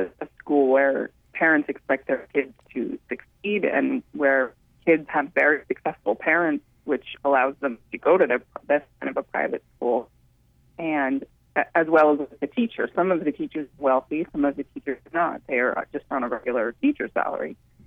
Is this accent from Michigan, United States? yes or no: no; California, United States; I come from California, and those back east old world schools always had a certain mystique about them for me